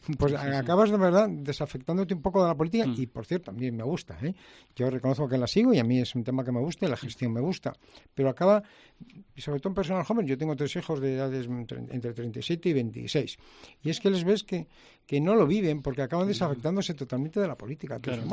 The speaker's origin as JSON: {"language": "Spanish", "town": "Laredo", "region": "Cantabria", "country": "Spain", "said": "Y si queréis en mi pueblo en Laredo también."}